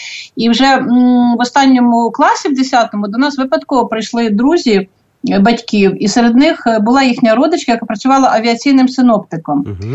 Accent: Kopaihorod, Vinnytsia Oblast, Ukraine; born there; also born or lived in Kyiv; Україна, бо мама з Полтавщини, тато з Львівщини, з гір, з Карпат, Славська. Але я справді народилася у Вінницькій області, Барський район, селище Копайгород.

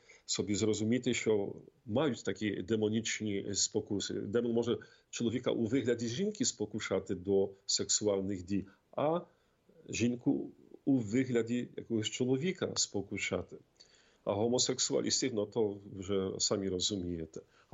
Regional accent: Poland; Ukrainian is a second language; з мого рідного міста в Польщі

